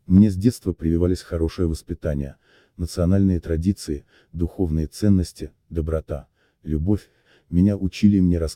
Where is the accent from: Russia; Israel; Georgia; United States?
Russia; Moscow; born there; Я родилась в Москве